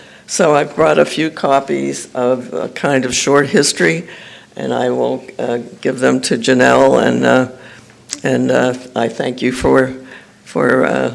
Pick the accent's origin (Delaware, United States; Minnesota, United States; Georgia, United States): Delaware, United States; Lewes; I'm from Lewis, Delaware.